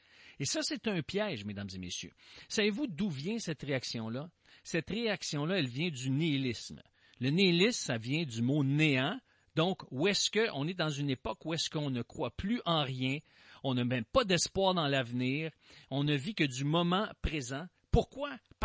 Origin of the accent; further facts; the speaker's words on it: Quebec, Canada; en tant que citoyen, en tant que Québécois, en tant que membre de cette démocratie nord-américaine